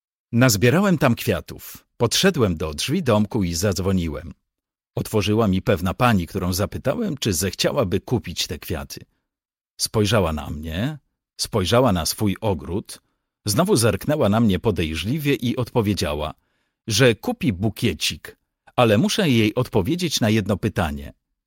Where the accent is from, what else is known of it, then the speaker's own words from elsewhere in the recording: Sweden; Kiedy dorastałem w Szwecji, moi rodzice na różne sposoby kombinowali, żeby spiąć jakoś koniec z końcem.